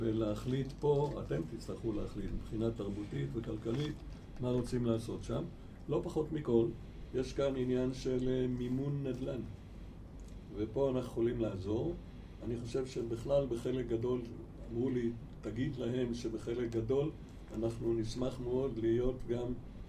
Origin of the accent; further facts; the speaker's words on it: Beit She'arim, Northern District, Israel; גדלתי במושב בית שערים